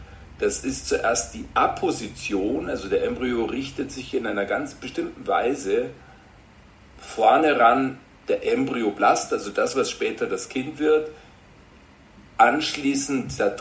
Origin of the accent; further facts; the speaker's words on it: Munich, Bavaria, Germany; Ich glaube, Sie sind aus Frankfurt, ich bin aus München.